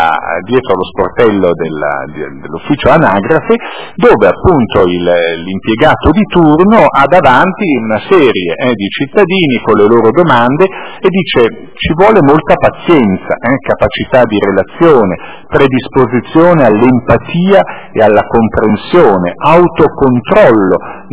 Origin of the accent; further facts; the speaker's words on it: Milan, Lombardy, Italy; pur essendo anch'io milanese di nascita e essendo sempre vissuto a Milano, però a zona nord.